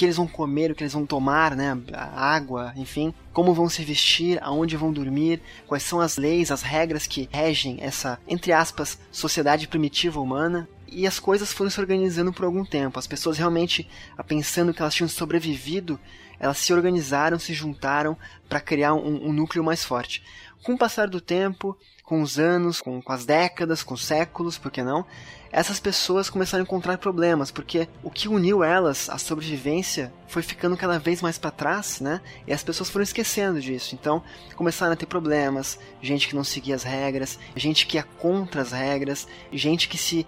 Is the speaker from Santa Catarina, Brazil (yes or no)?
yes; Florianópolis, Santa Catarina, Brazil; also born or lived in Curitiba; Eu nasci em Curitiba, no Paraná, mas eu moro desde pequeno em Florianópolis, Santa Catarina.